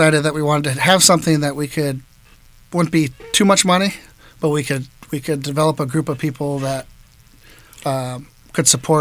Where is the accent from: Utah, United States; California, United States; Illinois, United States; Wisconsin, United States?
California, United States; Reseda; I mean, I'm born and raised Reseda.